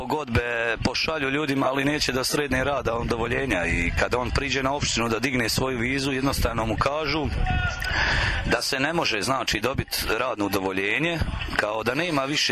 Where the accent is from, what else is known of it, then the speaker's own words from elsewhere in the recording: Bosnia & Herzegovina; Mi smo Bosanci naučili na krizu od 1991. godine i nama to nije ništa ovo slučajno što se dešava.